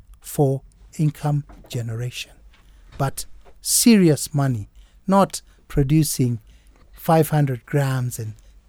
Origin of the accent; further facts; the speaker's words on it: Kenya; now in Nairobi, Kenya; I'm a very much Kenyan, John. I think we're same age and I'm quite a Kenyan.